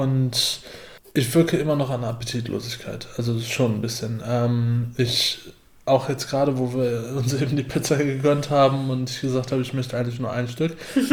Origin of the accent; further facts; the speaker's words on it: Aachen, North Rhine-Westphalia, Germany; accent: Aachen dialect; Nee, Öscher Jung.